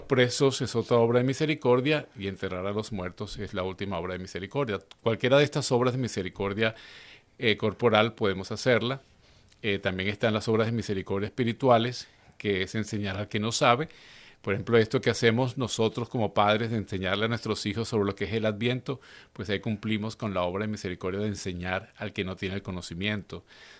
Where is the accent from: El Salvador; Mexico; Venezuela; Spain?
Venezuela; Por ejemplo, en Venezuela, de donde soy yo, pues se hace muchos los cantos de aguinaldo